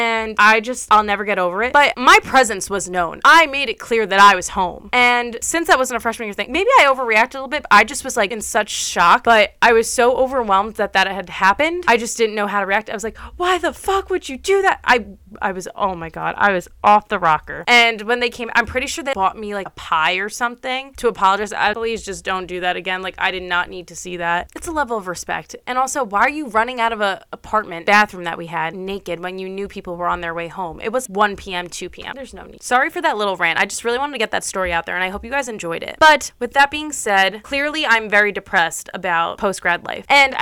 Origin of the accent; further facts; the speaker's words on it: New York, United States; And obviously, because I'm from New York and a majority of people that voted are from the tri-state area